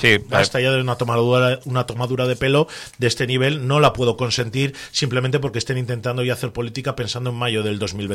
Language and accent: Spanish; Laredo, Cantabria, Spain; Y llevo mi pueblo en el alma.